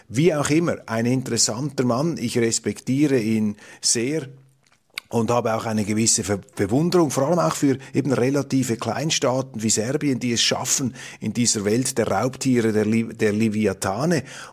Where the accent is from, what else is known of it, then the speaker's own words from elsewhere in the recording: Switzerland; was uns ja als Schweizer sowieso nicht zusteht